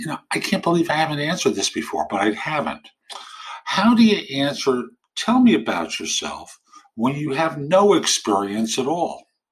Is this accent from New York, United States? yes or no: yes; New York City, New York, United States; I grew up in New York. Family was working class. And I went to high school at Taft High School in New York, have an undergrad from CCNY in political science.